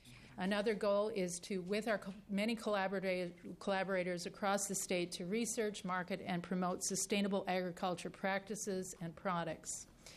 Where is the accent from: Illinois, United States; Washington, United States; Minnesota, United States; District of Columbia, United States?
Minnesota, United States; I am a farmer from Western Minnesota. I'm a fifth-generation farmer.